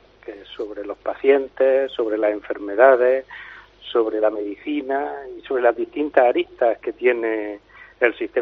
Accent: Guadix, Andalusia, Spain; now in Málaga, Spain; Sí, de hecho yo vivo en Málaga, pero estoy vinculado a mi tierra, a mi pueblo, como no puede ser de otra forma. Y entonces la novela también se traduce, porque las vivencias personales del protagonista pues son recuerdos en los que se reconoce Guadix, ¿vale?

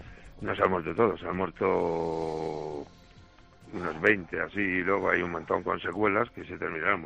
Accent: Pulgar, Castilla-La Mancha, Spain; Yo soy de Pulgar, Toledo

